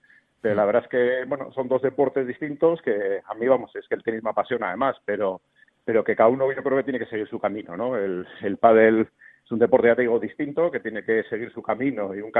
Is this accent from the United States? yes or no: no; Bilbao, Basque Country, Spain; para los que somos de Bilbo